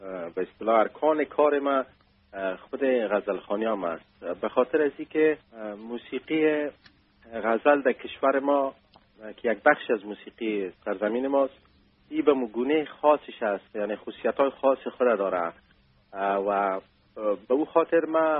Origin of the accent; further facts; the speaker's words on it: Afghanistan; با حفظ رسالتی که نسبت به وطنم و نسبت به موسیقی کشورم دارم